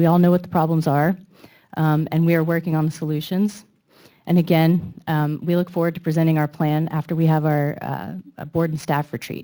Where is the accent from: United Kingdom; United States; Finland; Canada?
United States; Mount Pleasant, South Carolina; My family is from Mount Pleasant for generations. I grew up in Hobcaw in the Old Village.